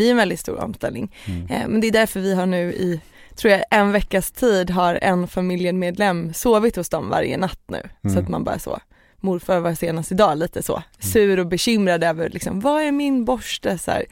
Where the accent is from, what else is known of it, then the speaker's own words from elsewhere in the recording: Småland, Sweden; also born or lived in Tornedalen / Haparanda; jag är uppvuxen i Småland faktiskt, min pappa och mamma flyttade dit när jag var jätteliten. Så jag är uppvuxen där, men sen så klart att det finns ett hem i Tornedalen och Haparanda